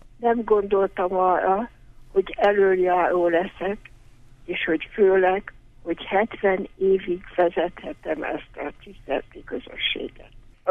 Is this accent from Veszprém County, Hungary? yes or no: yes; Zirc, Veszprém County, Hungary; born there; mivel én zirci születésű vagyok